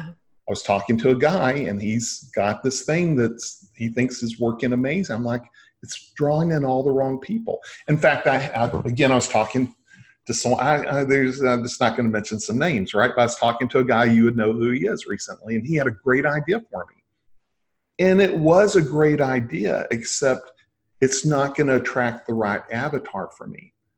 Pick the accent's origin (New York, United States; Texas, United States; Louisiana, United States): Texas, United States; Like, you know, I'm from Texas, so a wheel with a spoke and then different spokes on the wheel.